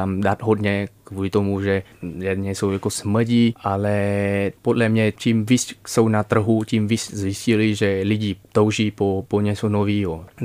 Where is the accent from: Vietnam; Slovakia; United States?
Vietnam; Já jako Vietnamec chodím do Sapy pro jídlo a bral jsem to jako samozřejmost.